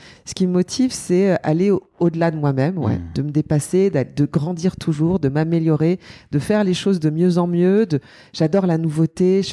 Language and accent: French; Paris, Île-de-France, France; born there; Je suis née à Paris, dans une famille où j'ai évidemment beaucoup de chance d'être née là où je suis née